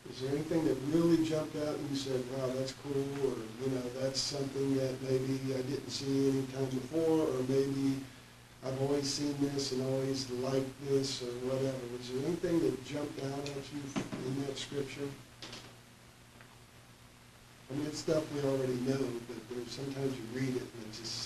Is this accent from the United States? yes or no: no; Lebanon; Because we're that cedar from Lebanon.